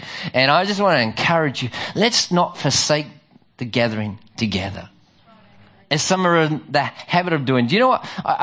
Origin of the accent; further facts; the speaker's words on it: Australia; also born or lived in New Zealand; oh, is he a Kiwi? Yes, I am. I'm an Aussie through and through, unless the All Blacks are playing, and then I'm a Kiwi